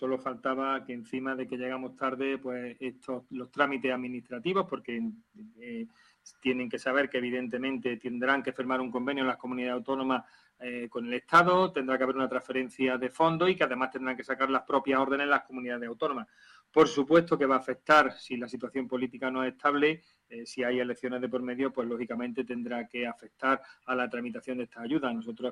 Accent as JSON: {"language": "Spanish", "region": "Andalusia", "country": "Spain", "said": "como andaluz que soy"}